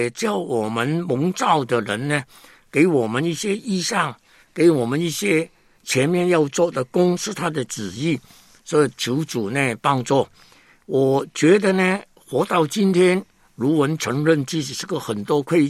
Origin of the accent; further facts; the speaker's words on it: Hong Kong; 因为我是一个香港人，跟内地呢好像根本完全没有关系。